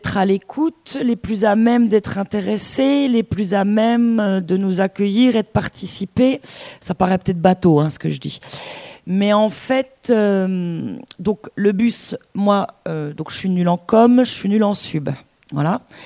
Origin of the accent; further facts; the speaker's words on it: Bourgogne-Franche-Comté, France; je viens de Franche-Comté. C'est quand même pas rien. Ouais, ça s'entend, ouais, je sais. Il n'y a que quand je joue que j'ai pas l'accent